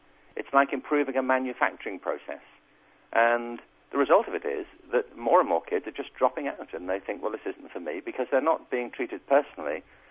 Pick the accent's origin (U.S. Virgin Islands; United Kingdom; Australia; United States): United Kingdom; Liverpool, North West England; I grew up in Liverpool in England.